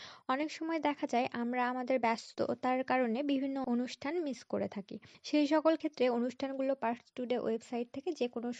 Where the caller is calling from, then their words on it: Rajshahi, Rajshahi Division, Bangladesh; রাজশাহী বোয়ালিয়া থেকে বলছি। আমি বাচ্চাদের স্কুলে পড়াই।